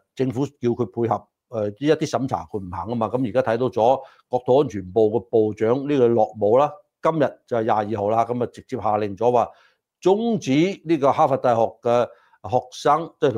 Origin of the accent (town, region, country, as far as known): United States